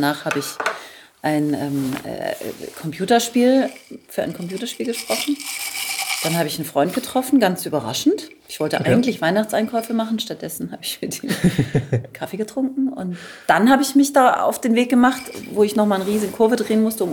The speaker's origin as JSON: {"language": "German", "town": "Taunusstein", "region": "Hesse", "country": "Germany", "tie": "born or raised there", "also_born_or_lived": "Karlsruhe", "said": "Genau, ich bin in Karlsruhe geboren. Dann haben wir da, 3 Jahre oder knapp 4 Jahre gewohnt. Und dann sind wir nach Taunusstein bei Wiesbaden gezogen."}